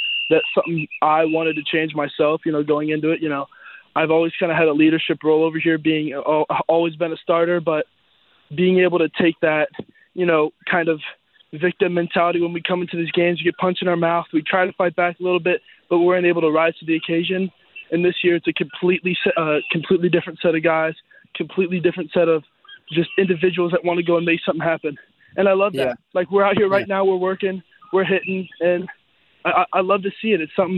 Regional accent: Erie, Pennsylvania, United States; I did. I grew up in Erie, Pennsylvania.

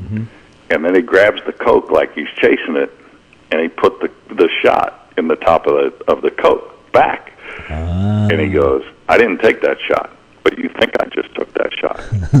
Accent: Pinole, California, United States; my parents own a bar where I grew up in Pinole, California

